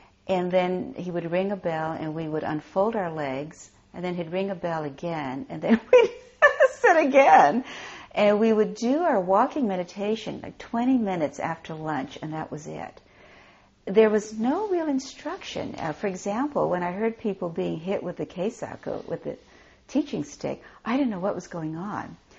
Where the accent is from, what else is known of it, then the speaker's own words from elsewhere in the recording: Hawaii, United States; Both my grandparents on his side were Tenrikyo priests who had a small temple in the village that we grew up in Hawaii.